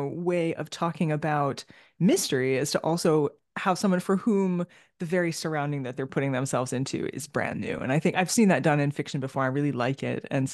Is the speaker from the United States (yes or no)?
yes; United States; I myself spent a lot of time as an American living in Britain.